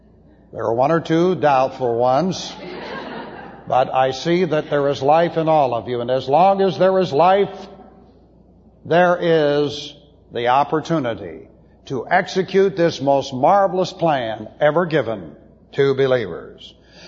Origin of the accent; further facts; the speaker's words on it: California, United States; Now, I'm from California, but it doesn't stand for Zorro.